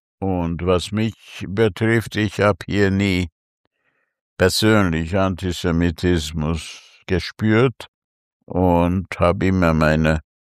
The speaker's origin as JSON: {"language": "German", "country": "Austria", "said": "diese vier Identitäten, natürlich gibt es sicher noch mehr Schichten, als Österreicher, als Ungar, als Jude und als Europäer."}